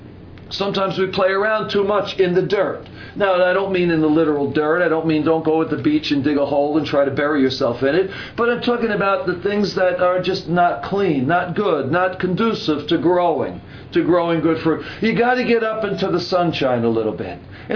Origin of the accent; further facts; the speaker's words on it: New York, United States; I'm from New York, and we don't know much about grapes, at least I don't from New York.